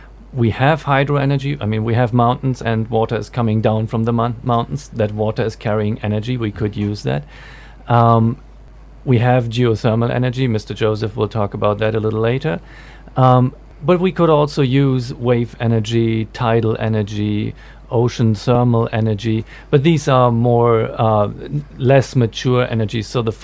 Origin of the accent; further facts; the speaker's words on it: Germany; I'm from Germany.